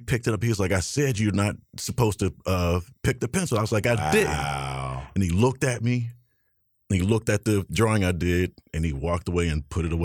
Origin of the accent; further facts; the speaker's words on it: Pittsburgh, Pennsylvania, United States; That's my hometown, Pittsburgh, PA.